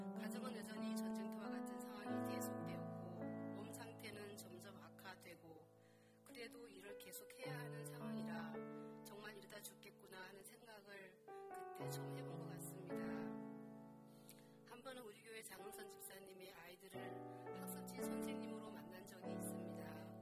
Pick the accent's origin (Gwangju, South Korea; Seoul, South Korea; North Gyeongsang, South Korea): North Gyeongsang, South Korea; Yecheon; 저는 경북 예천 시골에서 태어나 자랐습니다. 40포 남짓대는 작은 마을인데도 교회가 있어 유년 시절부터 교회를 다니게 되었습니다. 청소년기를 작은 시골에서 지내왔고